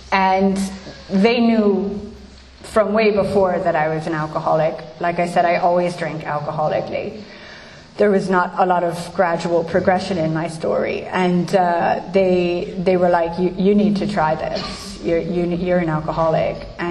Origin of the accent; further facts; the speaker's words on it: United States; And I tried to run because I'm American, as you know, and I had...